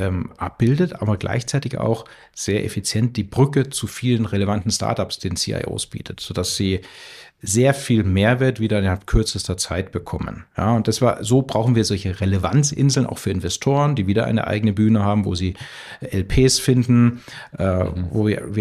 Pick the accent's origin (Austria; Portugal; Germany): Austria; Vienna; Ich bin in Wien aufgewachsen und habe dort an der WU Betriebswirtschaft studiert.